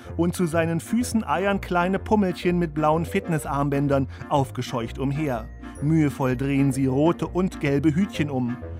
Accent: Germany; Wir Deutschen

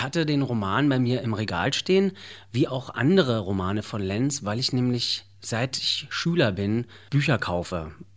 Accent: Mecklenburg-Vorpommern, Germany; born there; Ich komme aus dem Norden, ich bin auf der Insel Rügen geboren.

